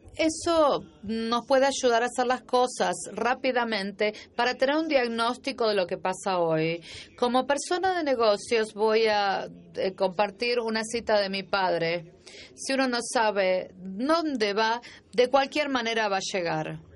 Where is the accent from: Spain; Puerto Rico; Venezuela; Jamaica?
Jamaica; del programa de Fellowship y vengo de Jamaica.